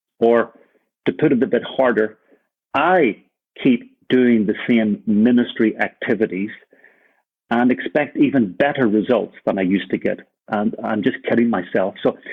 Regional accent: Ireland; now in Copenhagen, Denmark; Now, this is a big challenge for me as an Irishman, but clearly I still need to grow in grace.

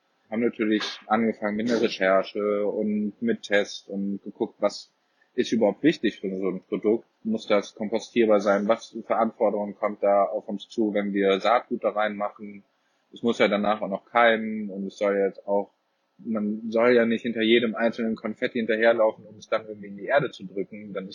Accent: Cologne, North Rhine-Westphalia, Germany; ich komme ursprünglich aus Köln

